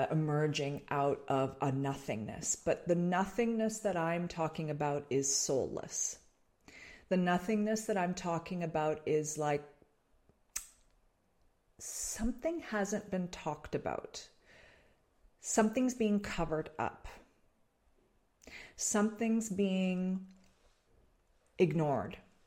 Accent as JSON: {"language": "English", "town": "Toronto", "region": "Ontario", "country": "Canada", "tie": "born or raised there", "said": "born and raised in Canada, born and raised in Toronto."}